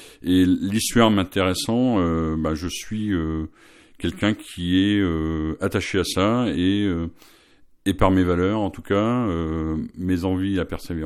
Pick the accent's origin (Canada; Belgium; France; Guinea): France; Hauts-de-France; Alors moi, je viens du Nord, vers Valenciennes, voilà.